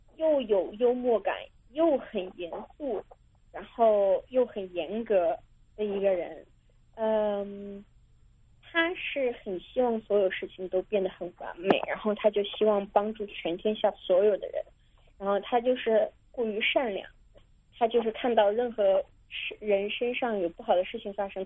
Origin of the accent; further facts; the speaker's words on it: Beijing, China; 我虽然是在北京出生长大